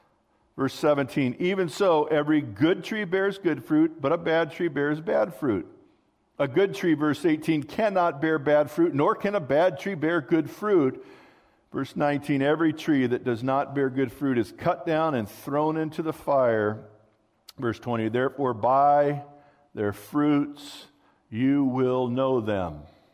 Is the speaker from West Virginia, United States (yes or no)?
no; California, United States; I'm from Southern California.